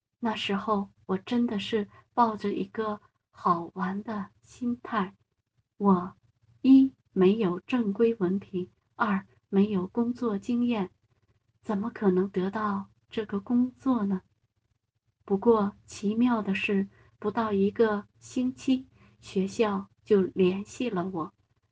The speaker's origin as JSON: {"language": "Chinese", "country": "China", "moved": "as an adult", "lives_now": "United Kingdom", "said": "唯一的优势就是不需要办理工作签证，和我是一个中国人"}